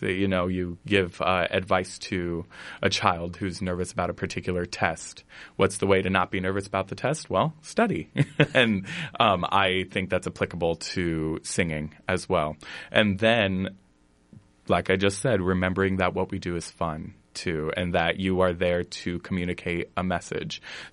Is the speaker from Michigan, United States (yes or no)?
no; Van Horn, Iowa, United States; I grew up in Iowa. I grew up in a small town outside of Cedar Rapids, Van Horn